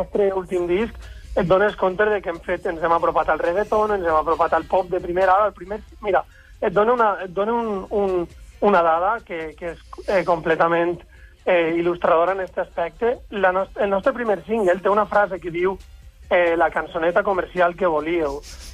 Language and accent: Catalan; Valencian Community, Spain; Som d'Alacant, província d'Alacant. Som del sud.